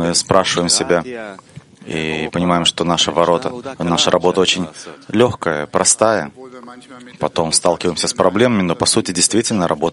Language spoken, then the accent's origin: Russian; Berlin, Germany; я из Берлина.